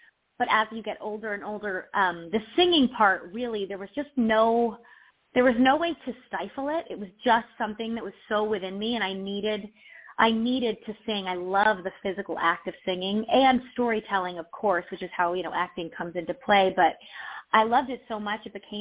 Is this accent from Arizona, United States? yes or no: no; Delaware, United States; But I grew up in Delaware